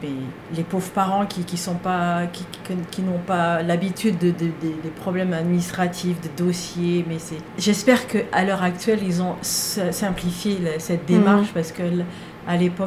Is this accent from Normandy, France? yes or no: yes; Normandy, France; born there; also born or lived in Brittany; En Normandie, je suis née en Normandie, mais on était en Bretagne. La dernière maison était en Bretagne, avant le Périgord